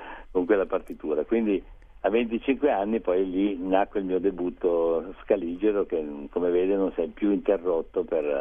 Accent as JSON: {"language": "Italian", "town": "Rome", "region": "Lazio", "country": "Italy", "tie": "born or raised there", "also_born_or_lived": "Milan", "said": "ci siamo spostati 10 anni a Roma, quando io ero tra la seconda e la terza classe elementare. Siamo andati a Roma, quindi poi sono cresciuto a Roma da ragazzino. Sono poi tornato a Milano quando mio padre fu nominato direttore artistico alla Scala. Mi sembra nel 68"}